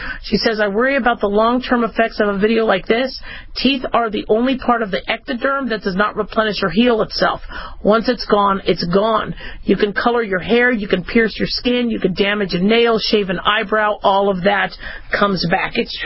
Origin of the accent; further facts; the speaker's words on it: Phoenix, Arizona, United States; I remember growing up in Phoenix, and you would go over to the drinking fountain.